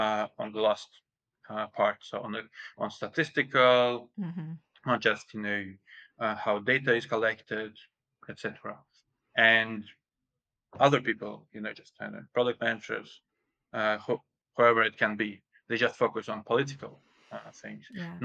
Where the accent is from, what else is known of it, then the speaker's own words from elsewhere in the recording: Russia; English is a second language; so I'm originally from Russia. So I attended one of the most famous technical universities in Russia.